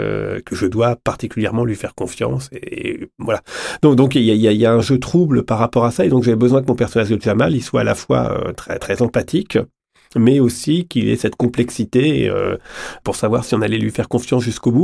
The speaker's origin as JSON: {"language": "French", "region": "Normandy", "country": "France", "tie": "born there", "said": "Bon, c'est ma région natale."}